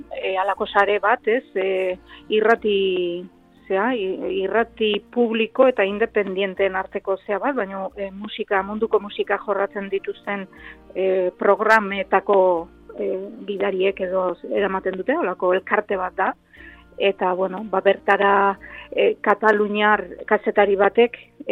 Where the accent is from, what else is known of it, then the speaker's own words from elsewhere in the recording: Hernani, Basque Country, Spain; born there; now in Orio, Spain; Berez Orion bizi naiz, baina bai. Bertan nire sorterria edo Hernani